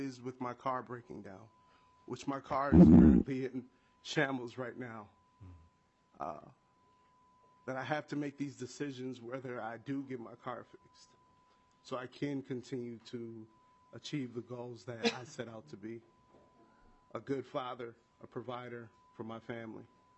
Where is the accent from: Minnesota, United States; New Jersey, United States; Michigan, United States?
Minnesota, United States; Minneapolis; I am born and raised in Minneapolis.